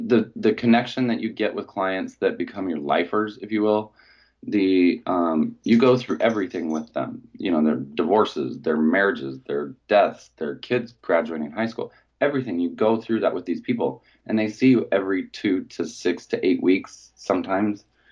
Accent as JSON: {"language": "English", "town": "Logan", "region": "Utah", "country": "United States", "tie": "born or raised there", "said": "Yeah, I grew up in Logan, Utah."}